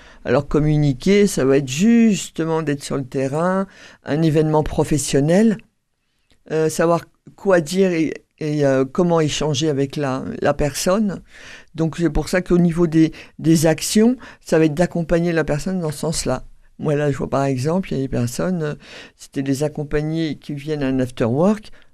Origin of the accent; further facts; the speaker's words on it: northern France, France; now in Toulouse, France; C'est-à-dire, femme du Nord, on va dire ça comme ça, qui arrivait dans le Sud-Ouest